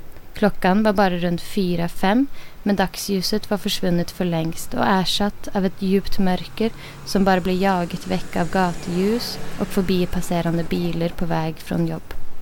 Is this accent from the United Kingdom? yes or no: no; Northern Norway, Norway; Som sagt kommer jag från Norge. Och under uppväxten min bodde vi i Nord-Norge i en liten ort nord för polarcirkeln.